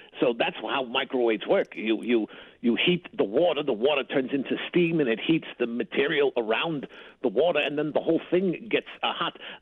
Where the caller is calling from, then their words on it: Hesperia, California, United States; I'm in Hesperia, California.